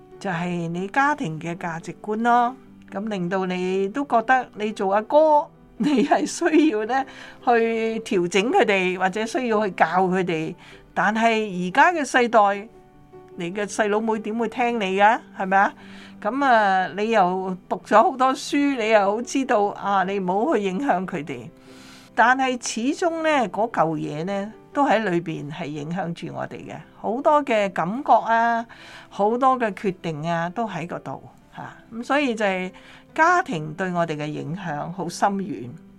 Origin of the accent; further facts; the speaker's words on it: Guangdong, China; 我们广东人呢就有一句说话，佛都有火。